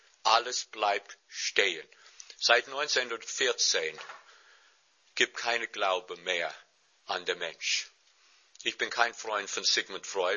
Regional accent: New York City, New York, United States; German is a second language; Ich komme aus New York.

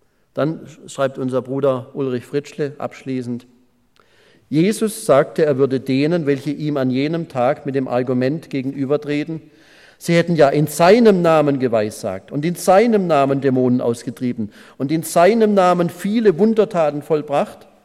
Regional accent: Pforzheim, Baden-Württemberg, Germany; das war zum Beispiel auch in meiner Heimatstadt Pforzheim.

